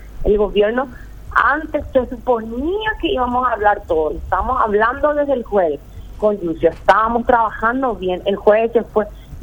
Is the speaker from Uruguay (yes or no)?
no; Paraguay; Todos somos ciudadanos paraguayos.